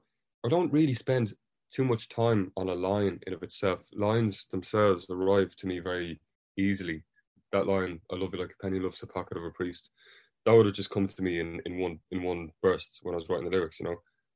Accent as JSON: {"language": "English", "country": "Ireland", "lives_now": "London, United Kingdom", "said": "We've had a lot of experience with prejudice for being Irish in London, stereotypes and other kind of thing, and it's been pretty rough, you know."}